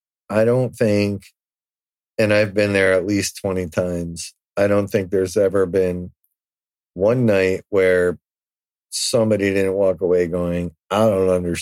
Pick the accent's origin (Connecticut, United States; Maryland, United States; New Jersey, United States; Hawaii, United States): New Jersey, United States; Edison; You know, Woodbridge is not far. I grew up in Edison, actually right next door to Woodbridge.